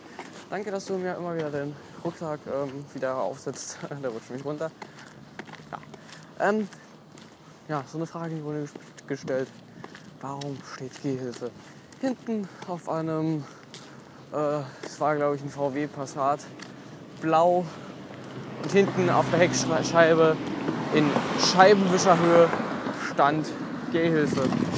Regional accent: East Germany, Germany; das kann ich sagen, weil ich komme aus dem Osten.

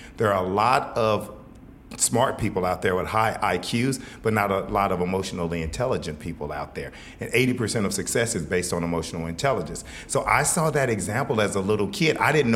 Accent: Fort Worth, Texas, United States; From Fort Worth. I'm originally from Fort Worth.

